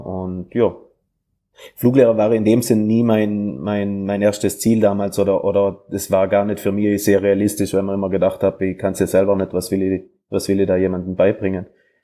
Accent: Trentino-Alto Adige, Italy; ich bin ja Südtiroler, als am Papier Italiener, in Südtirol gibt es keine Flugschule

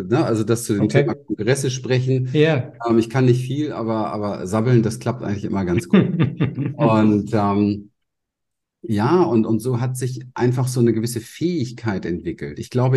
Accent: Berlin, Germany; ich bin in Berlin im Hinterhof groß geworden

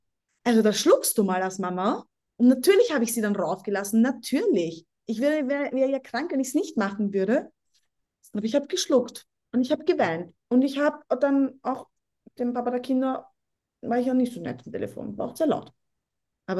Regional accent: Vienna, Austria; born there; aber ich bin eine gebürtige Wienerin.

